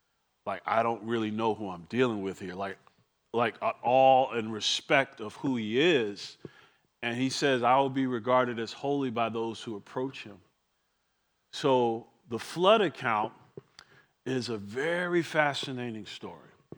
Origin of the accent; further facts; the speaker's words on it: East Coast, United States; I grew up on the East Coast, and I remember certain times in the winter we get snow.